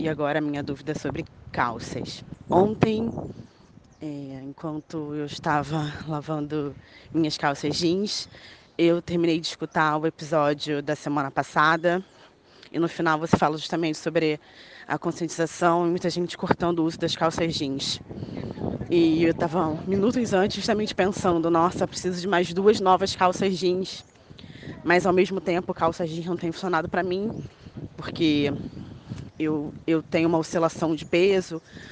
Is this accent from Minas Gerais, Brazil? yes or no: no; Rio de Janeiro, Brazil; Eu tenho 33 anos, sou do Rio de Janeiro.